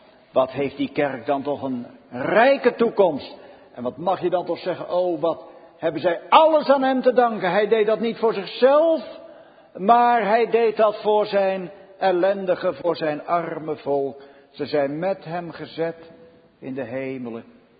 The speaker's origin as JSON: {"language": "Dutch", "country": "Netherlands", "said": "ik heb als Nederlander, u ook, wij hebben onze rechten. Wij mogen bijvoorbeeld, wij mogen de bescherming inroepen van de overheid in allerlei dingen. Wij genieten allerlei mooie dingen als Nederlander."}